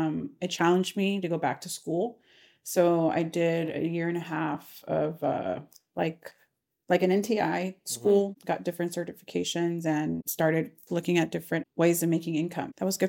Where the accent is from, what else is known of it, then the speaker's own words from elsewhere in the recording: Arkansas, United States; I grew up in Northwest Arkansas. I went to Eastside Elementary, Kirksey Middle School, and I went to Sophomore Center.